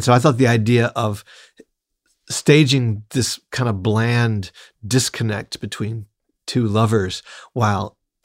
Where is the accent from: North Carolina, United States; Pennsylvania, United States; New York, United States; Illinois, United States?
North Carolina, United States; I'm from North Carolina originally. Mm-hmm. I didn't really come of age there, but it is part of my DNA. Both my parents are natives of North Carolina.